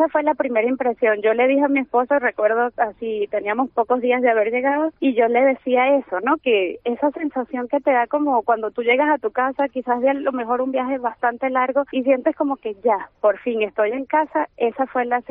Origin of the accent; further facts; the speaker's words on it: Venezuela; now in Vigo, Spain; Yo vengo de Venezuela. Llegué aquí a Vigo aproximadamente el 21-22 de noviembre. Ya vamos a tener un año acá